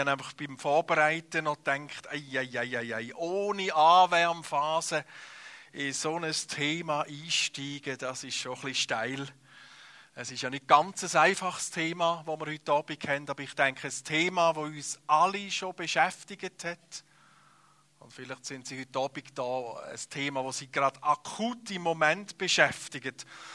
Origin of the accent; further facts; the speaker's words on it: Appenzell, Switzerland; Ich bin im Appenzellerland aufgewachsen. Würde man mir ja nicht geben, von der Länge her. Aber der Grund ist, weil meine Mutter eine Bernerin ist. Und ich bin in einer grossen Familie aufgewachsen, vor allem im Mannenhaushalt.